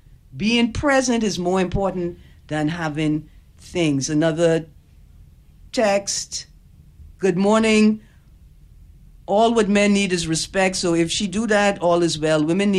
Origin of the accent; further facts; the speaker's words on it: Auckland, New Zealand; I'm from Auckland, I cheap, I ain't going to spend it.